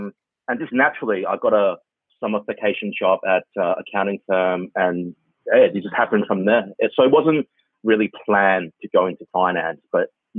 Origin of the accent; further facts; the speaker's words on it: Australia; moved away as an adult; now in Hong Kong; as you can tell from my accent, I actually grew up in Australia. So born in Hong Kong, grew up in Australia. So I lived in Australia for about 22 years before I decided to come back to Hong Kong 10 years ago.